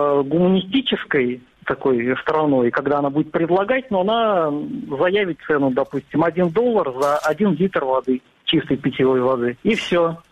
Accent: Moscow, Russia; я из Москвы.

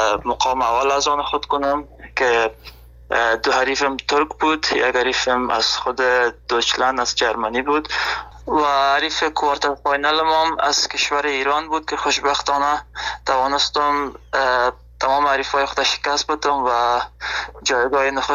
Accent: Afghanistan; now in Germany; به خاطر این هدف خود از افغانستان آلمان آمدم،

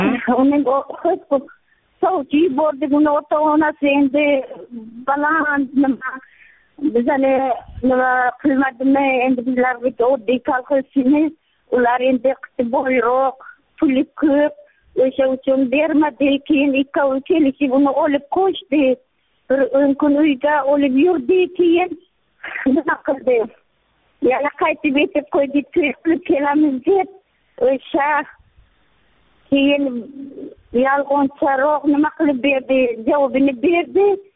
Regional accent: Bukhara Region, Uzbekistan; Men Buxorodanman. Buxoroning Jondor tumanidan varaqshoq kolxozidan, varaqshoq kolxozidan bo'laman.

